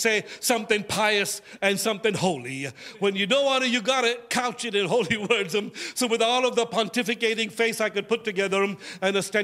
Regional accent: Kolkata, West Bengal, India; this is my state. I grew up in Bengal. I grew up in the city of Calcutta.

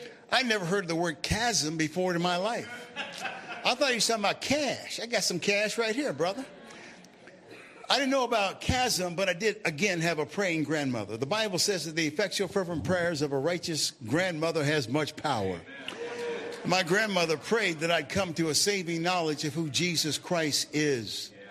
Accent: Cincinnati, Ohio, United States; Now, I grew up in Cincinnati. I'm a Buckeye.

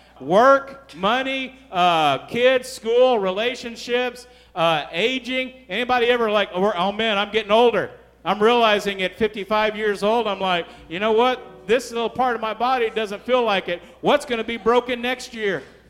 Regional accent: Texas, United States; I didn't want to say, hey, yeah, we're from Texas.

